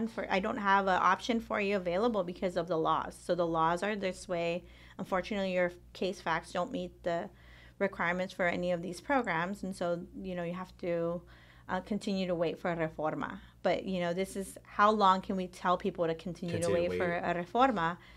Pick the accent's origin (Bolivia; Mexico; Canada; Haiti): Mexico; We're from Mexico.